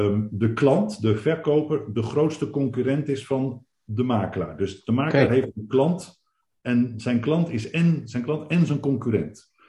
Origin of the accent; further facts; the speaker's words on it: Netherlands; Nou ja, wij als Nederlanders zijn dat inderdaad niet gewend.